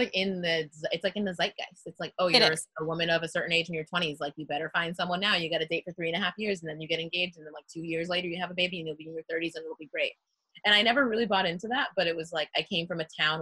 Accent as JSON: {"language": "English", "region": "Massachusetts", "country": "United States", "said": "I'm from Massachusetts."}